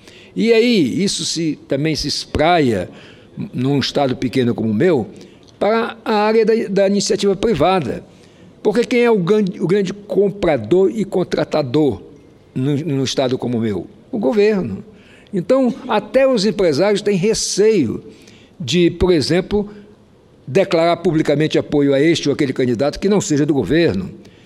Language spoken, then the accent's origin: Portuguese; Roraima, Brazil; Por exemplo, lá no meu estado, há uma perseguição, realmente uma coação dos funcionários públicos, tanto os concursados quanto os comissionados. E se você somar aí, por exemplo, esses funcionários públicos, são a grande maioria de todas as famílias de Roraima tem alguém que é funcionário público.